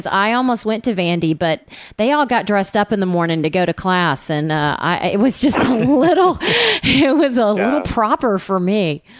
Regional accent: Cleveland, Tennessee, United States; I am from Cleveland, Tennessee, which is where Lee University is. And yeah, and so that's where I'm from, outside of Chattanooga.

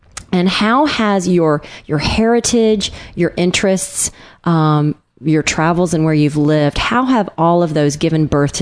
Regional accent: Tennessee, United States; I'm from East Tennessee, so Atlanta and all these settings and Duluth, I know people in Duluth.

